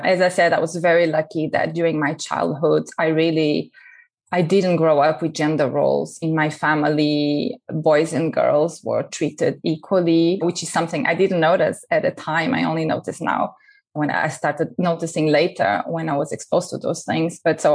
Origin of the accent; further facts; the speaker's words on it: Portugal; English is a second language; So I grew up in Portugal. I'm Portuguese.